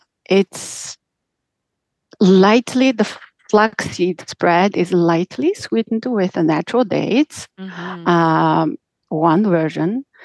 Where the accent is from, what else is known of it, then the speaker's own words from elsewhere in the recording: Rebkong, Qinghai, China; Amdo is known, the region Amdo is known for the bread, but it comes from my hometown, Rikong. It's famous for bread, a humongous bread we make especially for Loser, which is a new year.